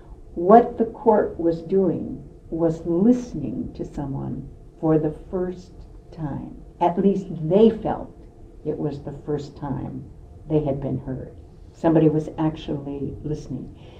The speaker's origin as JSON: {"language": "English", "region": "Alaska", "country": "United States", "said": "I think there's a connection there between what I've been able to do personally and the fact that I'm from Alaska."}